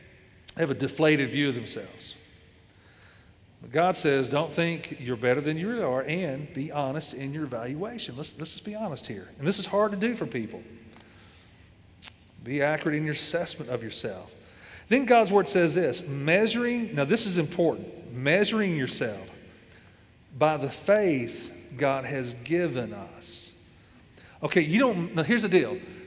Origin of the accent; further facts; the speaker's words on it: Arkansas, United States; Number 49, now I was raised in Arkansas, number 49 was Arkansas. So I came out of a poorly education system.